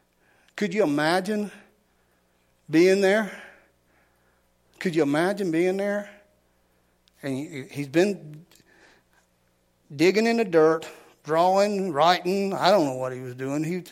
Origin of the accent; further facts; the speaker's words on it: Louisiana, United States; You know, I'm all Cajun, you know. We down there, you know, riverboat gambler more or less. We, that's who I am. You know, I got the Mississippi muddy water running through my veins.